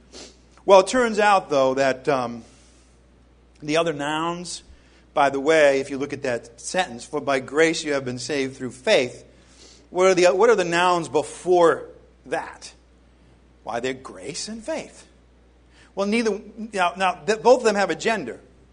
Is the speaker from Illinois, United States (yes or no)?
no; Rhode Island, United States; I'm from Rhode Island.